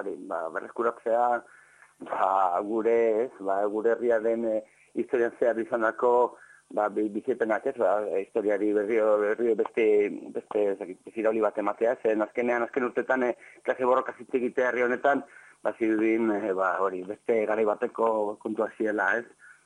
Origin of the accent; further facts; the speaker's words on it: Bilbao, Basque Country, Spain; nik bilbotarra naiz